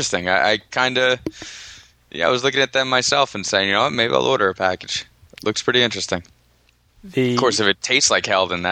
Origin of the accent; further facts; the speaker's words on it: New York, United States; Dude, I'm from New York.